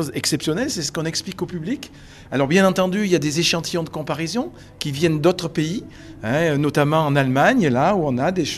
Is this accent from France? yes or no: yes; Auvergne-Rhône-Alpes, France; born there; puisque je suis né moi en Ardèche, mais sur le secteur de la voulte Rompon.